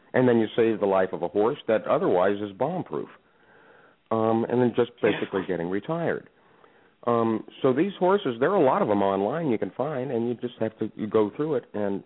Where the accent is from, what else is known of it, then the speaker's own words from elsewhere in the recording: Miami, Florida, United States; also born or lived in New York; because I was coming from the West Coast, even though I was born in New York. You know, I never really lived on the East Coast except growing up in Miami.